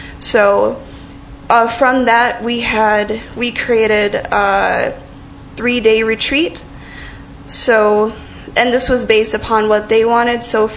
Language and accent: English; St. Cloud, Minnesota, United States; growing up in St. Cloud, yes, I was aware that I was a person of color, clearly.